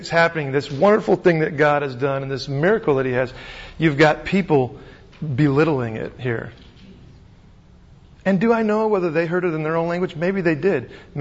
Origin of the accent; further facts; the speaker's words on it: Virginia, United States; But I had to go slow, you see, because I'm from Virginia.